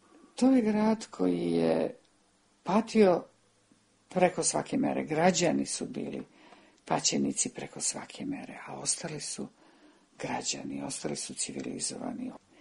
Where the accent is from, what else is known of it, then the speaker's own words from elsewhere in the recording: Belgrade, Serbia; moved away as an adult; zašto govorim Ekavicom. I kad sam objasnila da sam rođena u Beogradu, da sam živela tamo 44 godine